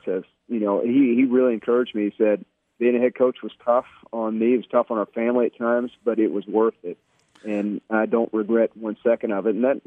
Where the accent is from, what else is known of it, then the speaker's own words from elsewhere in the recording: Sylacauga, Alabama, United States; born there; But my dad is he's busy being a grandfather, and he's enjoying the retired life. I was born in Sylacauga.